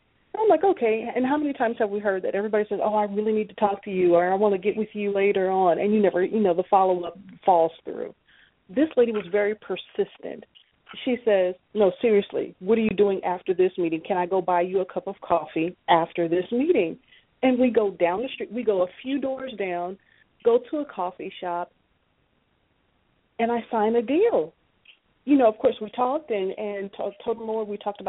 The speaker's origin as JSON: {"language": "English", "town": "Los Angeles", "region": "California", "country": "United States", "moved": "yes", "lives_now": "Houston, United States", "said": "Originally, my family and I were from Los Angeles, California. So we transplanted to Houston about 20 years ago."}